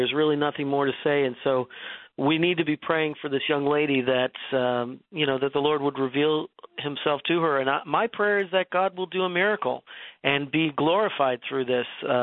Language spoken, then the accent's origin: English; Erie, Pennsylvania, United States; because I grew up in Erie, Pennsylvania, only 2 hours away from there.